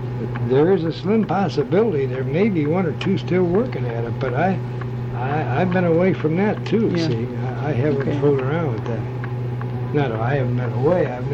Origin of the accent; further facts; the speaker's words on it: Chicago, Illinois, United States; now in Florida, United States; Oh, I was born in Chicago.